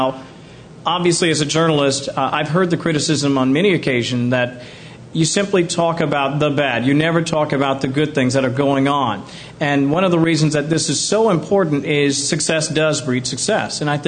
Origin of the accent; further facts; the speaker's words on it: Boulder, Colorado, United States; I am from Boulder, Colorado, and those of you who are familiar with the West, you probably know what a beautiful, crisp, clean, great city that is.